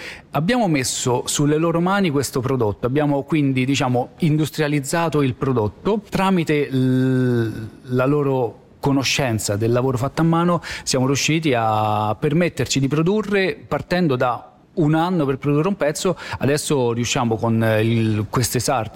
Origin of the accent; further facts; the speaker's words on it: Caprarola, Lazio, Italy; Noi veniamo da Caprarola, un paese di 5.000 persone